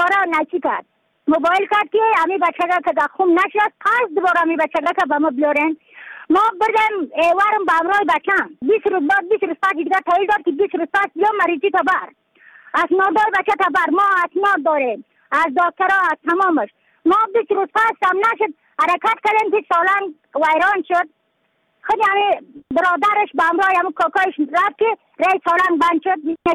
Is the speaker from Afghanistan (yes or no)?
yes; Badakhshan, Afghanistan; از بدخشان هستم، مرکز بدخشان، ولسوالی عتل پایان، قریه وینگ.